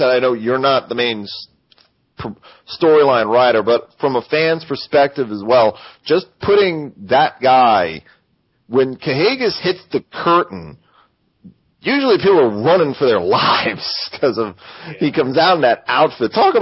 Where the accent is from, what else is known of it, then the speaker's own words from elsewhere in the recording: New York, United States; now in Florida, United States; It's the New Yorker in me. As much as I grew up on Long Island with the Shinnecock tribe and everybody out there, I get here in Florida